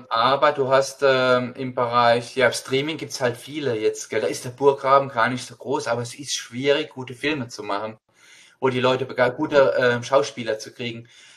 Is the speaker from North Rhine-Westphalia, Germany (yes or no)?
no; Mannheim, Baden-Württemberg, Germany; Und ich bin in Mannheim aufgewachsen